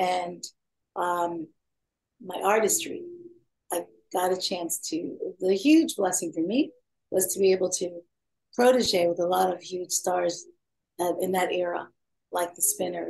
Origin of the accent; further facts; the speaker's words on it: Philadelphia, Pennsylvania, United States; Well, I'm originally from East Coast Philadelphia.